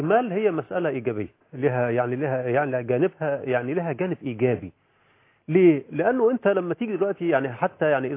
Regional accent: Egypt; الكلام ده ما كانش عندنا في مصر لانه غير مطروح.

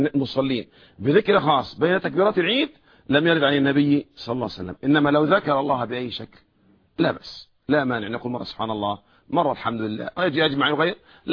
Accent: Alexandria, Alexandria Governorate, Egypt; عندنا في مصر الآن ما شاء الله في بعض الميادين يصلي مثلا، والله لا أكون مبالغ إذا قلت مثلا نصف مليون، عندنا في اسكندرية في بعض الميادين حوالي نصف مليون مصلي

